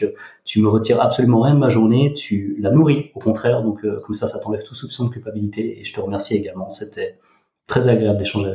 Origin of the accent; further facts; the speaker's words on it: Switzerland; born there; je suis en Suisse, effectivement je suis né en Suisse aussi